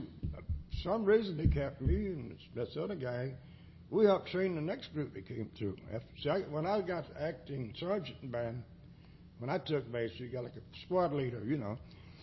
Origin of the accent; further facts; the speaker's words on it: Amelia Island, Florida, United States; I was born and raised on Amelia Island, 1929.